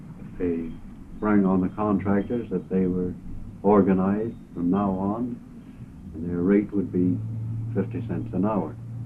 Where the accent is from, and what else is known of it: Vancouver, British Columbia, Canada; born or raised there; also born or lived in London, England